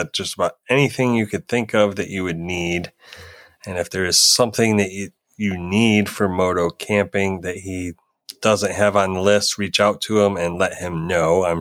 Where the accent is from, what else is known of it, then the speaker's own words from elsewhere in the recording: Massachusetts, United States; Because we're from Massachusetts.